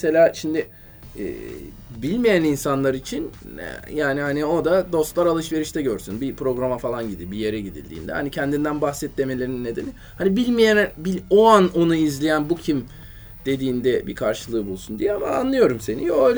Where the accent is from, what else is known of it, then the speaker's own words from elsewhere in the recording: Black Sea Region, Turkey; ben baba tarafı Giresun, anne İstanbul. Ben tam Karadenizliyim. Bütün özelliklerini gösteririm yani.